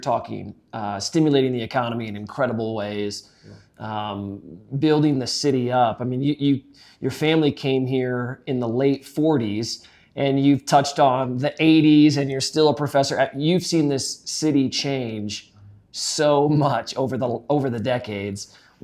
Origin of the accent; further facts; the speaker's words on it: Iowa, United States; also born or lived in Kansas City; I moved from the Midwest. I grew up in Iowa, spent a lot of time in Kansas City.